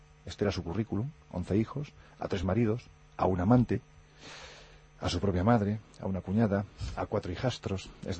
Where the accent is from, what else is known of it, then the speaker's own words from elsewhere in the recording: Andalusia, Spain; Yo que soy andaluz con muy poca gracia